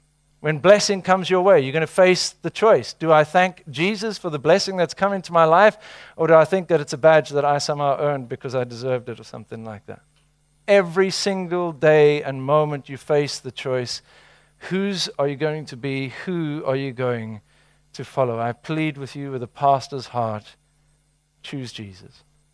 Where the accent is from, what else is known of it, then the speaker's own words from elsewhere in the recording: South Africa; I'm from South Africa.